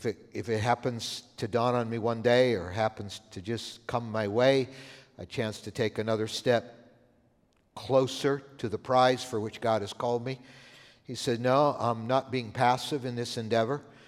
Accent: Canada; Sandy and my two daughters and I moved to Canada. I grew up in Canada.

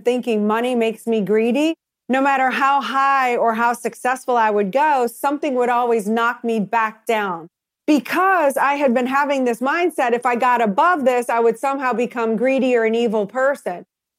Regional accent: New Orleans, Louisiana, United States; Well, I grew up in New Orleans, Louisiana, You know, I had a really great childhood.

